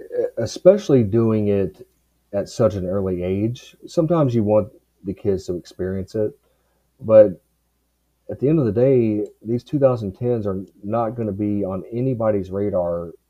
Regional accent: Cincinnati, Ohio, United States; born there; Just because I was born in Cincinnati, my dad and everybody was from Cincinnati.

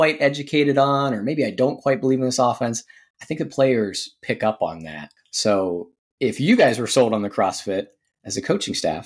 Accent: Ohio, United States; growing up in Stark County, Northeast Ohio, the Federal League

